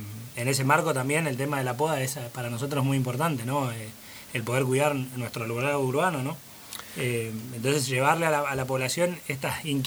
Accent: Puerto Esperanza, Misiones, Argentina; Soy misionero, soy de Puerto Esperanza, pero mis padres son porteños.

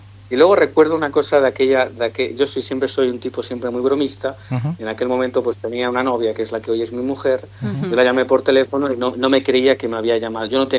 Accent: Spain; now in Italy; yo, como habéis dicho, soy español, pero vivo en Italia

